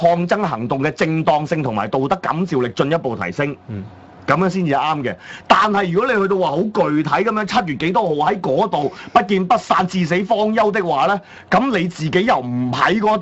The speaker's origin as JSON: {"language": "Cantonese", "country": "Hong Kong", "said": "我哋香港人又或者係對岸嘅台灣人，我哋其實係面對緊同一個共同嘅敵人。"}